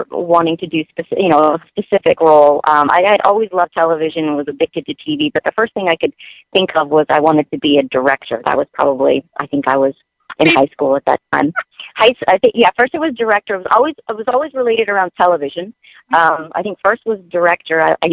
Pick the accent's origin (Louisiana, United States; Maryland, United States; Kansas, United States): Louisiana, United States; moved away as an adult; I'm from Louisiana, but when I was 18, I came out to Pepperdine for college.